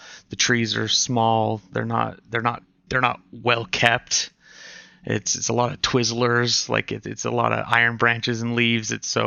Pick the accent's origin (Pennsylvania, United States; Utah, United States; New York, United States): Utah, United States; Salt Lake City; Yeah, I'm born and raised in Salt Lake, in the Salt Lake Valley. I'm currently in a city called Sandy, Utah now, but it's about middle of the valley.